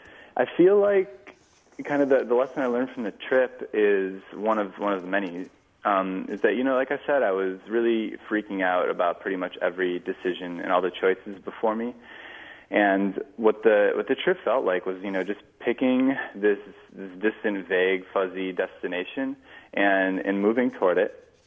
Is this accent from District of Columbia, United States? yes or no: no; Conover, Wisconsin, United States; Yeah, I'm from basically from Conover, Wisconsin, but you know, we grew up like so many people in the area in the woods outside of that town. So I basically am from Conover, Land O'Lakes, and Eagle River, Wisconsin.